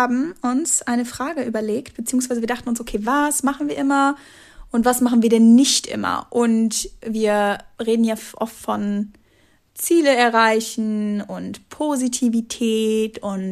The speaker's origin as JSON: {"language": "German", "town": "Dormagen", "region": "North Rhine-Westphalia", "country": "Germany", "said": "bekannten Leuten aus Dormagen, also da, wo ich herkomme."}